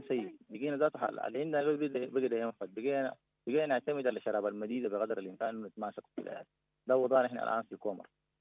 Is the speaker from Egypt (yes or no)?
no; Sudan; now in Ethiopia; لكن إحنا بنقول للحكومة الإثيوبية إن إحنا والله أشقاء كسودانيين